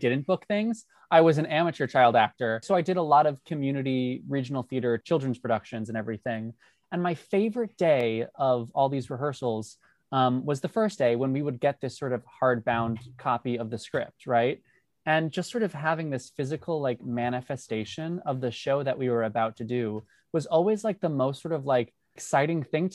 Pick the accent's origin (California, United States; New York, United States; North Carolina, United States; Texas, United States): New York, United States; because I grew up on Long Island. So I would come in on the Long Island Railroad at the crack of dawn